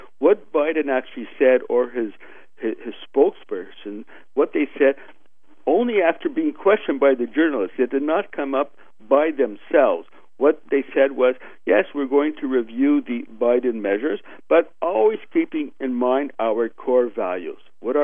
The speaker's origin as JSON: {"language": "English", "country": "Canada", "lives_now": "Cuba", "said": "as a Canadian living in Cuba, spending much time there"}